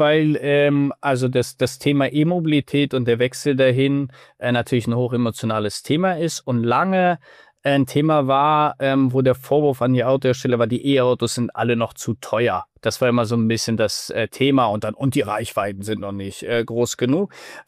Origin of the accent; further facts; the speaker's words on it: Wolfsburg, Lower Saxony, Germany; moved away as an adult; now in Gothenburg, Sweden; erwischte mich tatsächlich in meiner Heimatstadt Wolfsburg. Ich bin tatsächlich gerade auf Heimatbesuch